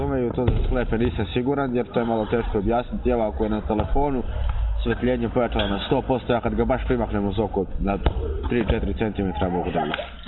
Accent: Čajetina, Šumadija and Western Serbia, Serbia; also born or lived in Sirogojno; I detinjstvo sam proveo pa na Zlatiboru. U selu Sirogojno do neke 5-6 godine, posle smo se preselili u Čajetinu kod samog Zlatibora zbog daljeg školovanja

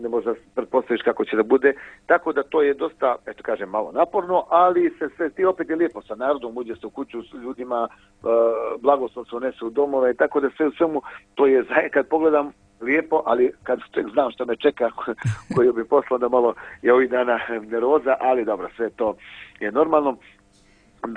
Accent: Kotor, Kotor Municipality, Montenegro; Jeste, pa može tamo, a kod nas u Kotoru je ovo, dakle vodokrst će po kućama.

